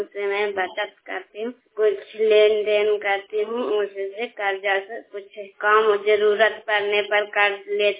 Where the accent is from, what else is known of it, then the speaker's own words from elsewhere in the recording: Makundan Bihar, Bihar, India; मैं मकुंदन बिहार से रहने वाली हूँ, नालंदा जिला के निवासी हूँ